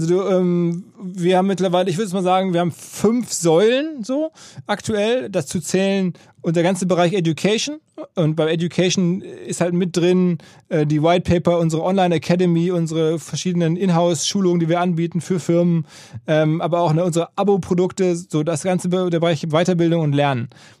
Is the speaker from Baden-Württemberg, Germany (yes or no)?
no; North Rhine-Westphalia, Germany; aus meiner Heimat, Ruhrgebiet